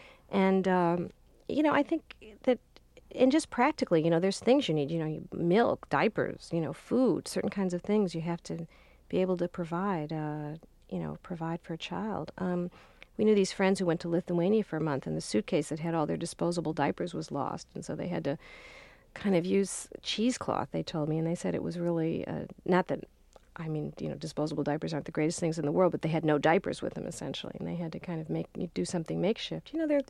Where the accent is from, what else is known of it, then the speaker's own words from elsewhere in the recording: Illinois, United States; I mean, I had always felt the town that I grew up in Illinois was home, but it's not home anymore.